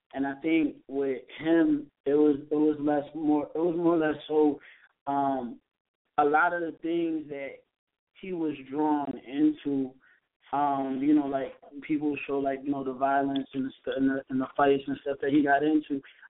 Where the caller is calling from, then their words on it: Connecticut, United States; Hi, this is … from Connecticut.